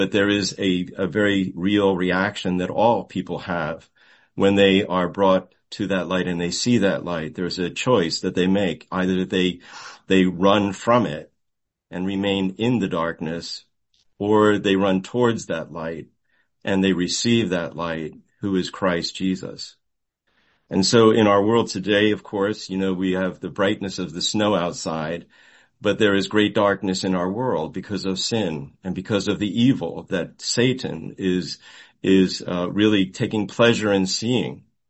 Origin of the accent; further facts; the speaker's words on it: Montclair, New Jersey, United States; I remember singing these words in … when I was singing in our church choir growing up in Montclair, New Jersey.